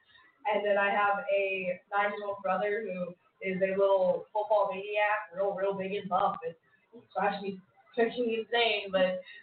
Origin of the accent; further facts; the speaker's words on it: Cuyahoga Falls, Ohio, United States; because I am from Cuyahoga Falls. I mean, it's Caucasian Falls.